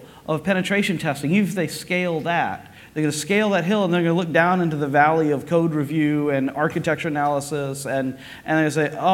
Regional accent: London, United Kingdom; and I'm coming from London

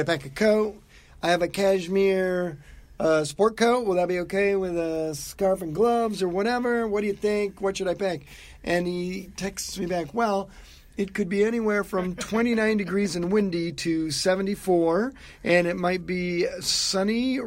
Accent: Ohio, United States; now in New England, United States; Oh, I grew up in Northwest Ohio in the blizzard belt

